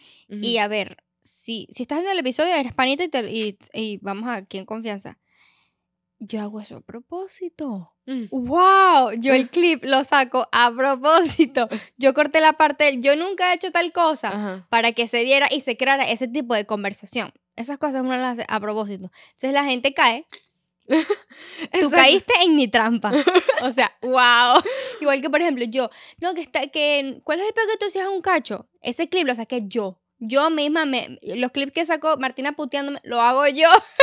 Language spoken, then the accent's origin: Spanish; Venezuela; yo me he dado cuenta lo exagerados que somos los venezolanos